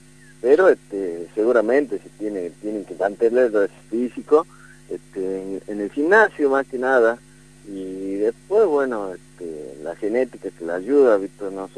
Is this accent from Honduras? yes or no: no; Campo Santo, Salta, Argentina; Nosotros somos de Camposanto, no de General Güemes, que era cerca, pertenece al departamento General Güemes, Camposanto.